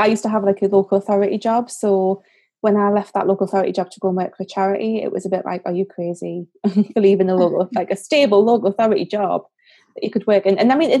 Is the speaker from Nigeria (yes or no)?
no; Newcastle, North East England, United Kingdom; accent: Geordie; now in Durham, United Kingdom; So I'm from Newcastle. So … I live up in Durham, which is just south of Newcastle.